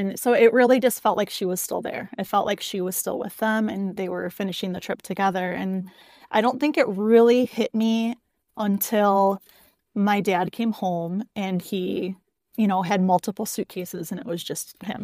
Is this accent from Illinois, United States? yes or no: yes; Chicago, Illinois, United States; also born or lived in Hawaii; So I am from the Chicagoland area, and I've pretty much lived here my entire life.